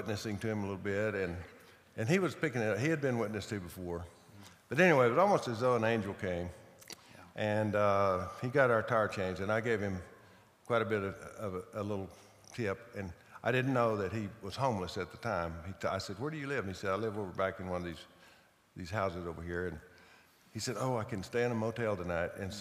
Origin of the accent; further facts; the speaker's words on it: Throckmorton, Texas, United States; It was a small town when I grew up, and it's a smaller town today.